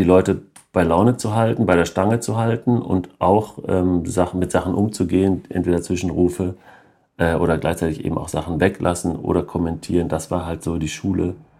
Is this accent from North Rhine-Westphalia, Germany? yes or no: yes; North Rhine-Westphalia, Germany; accent: Ruhr dialect; Also ich glaube, dass ich meinen Dialekt abgelegt habe, obwohl ich auch gerne nochmal was aus dem Pott spreche. Und ich tue meine Heimat nicht verleugnen tun